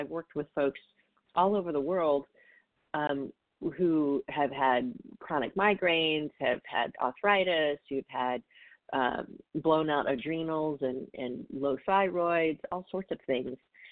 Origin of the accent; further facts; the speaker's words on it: Southern US, United States; I grew up in the South, so I know all about the boys' club.